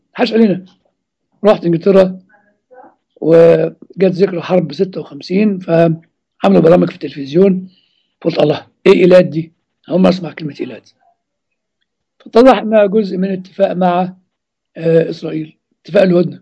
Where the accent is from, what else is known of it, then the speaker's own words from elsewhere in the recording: Egypt; يعني هو أكتر حاجة موجودة عندنا في مصر على كل المستويات